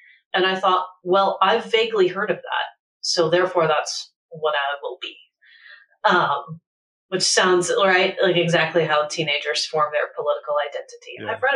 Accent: Texas, United States; also born or lived in California; I used to live in California. I've lived all of my adult life in California, but I grew up in Texas.

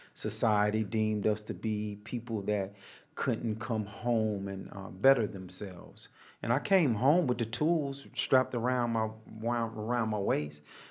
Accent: Charlotte, North Carolina, United States; I was born right here in Charlotte, North Carolina, on the west side of town. Actually, I've lived all over Charlotte

